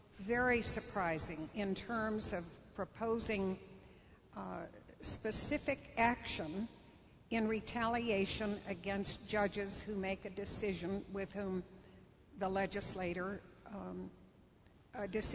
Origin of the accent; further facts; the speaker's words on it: Arizona, United States; I come from Arizona, and Arizona was a state that believed very strongly in populism